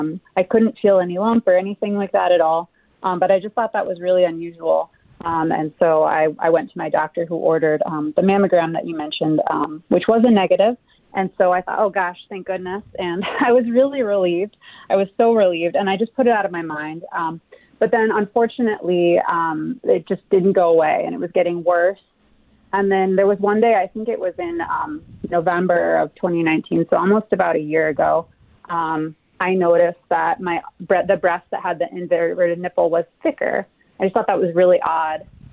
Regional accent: Rochester, New York, United States; I grew up in Scottsdale, New York, my whole life. So sort of a native Rochesterian, very proud.

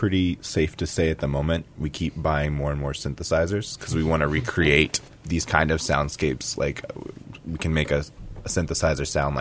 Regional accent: Baton Rouge, Louisiana, United States; Growing up in Baton Rouge and playing shows, there weren't always all ages venues available.

